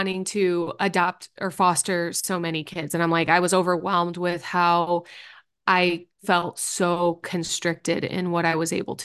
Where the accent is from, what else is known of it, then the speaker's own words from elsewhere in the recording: Midwest, United States; moved away; when I moved away I'm from the Midwest, and when I moved away out west, I just wasn't in the same environment.